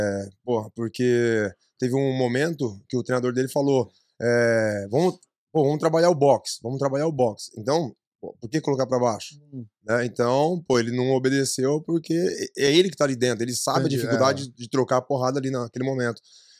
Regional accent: São Paulo, Brazil; E eu sou do ABC, né? Dá mais ou menos umas 2 horinhas aí de carro.

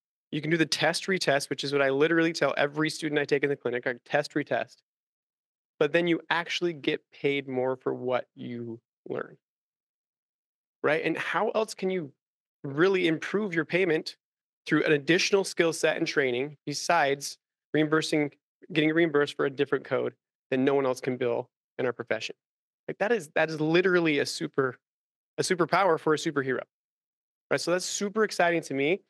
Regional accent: Salt Lake City, Utah, United States; We're from Utah, so the Salt Lake area.

